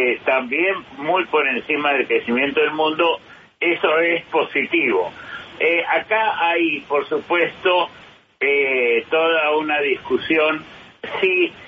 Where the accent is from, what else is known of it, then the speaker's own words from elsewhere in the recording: Argentina; mi país de origen, la Argentina